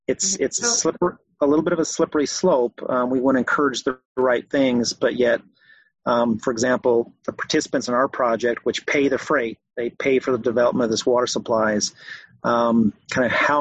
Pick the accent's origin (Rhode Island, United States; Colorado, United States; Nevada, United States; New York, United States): Colorado, United States; I'm from Eastern Colorado, so I know a lot about corn and sugar beets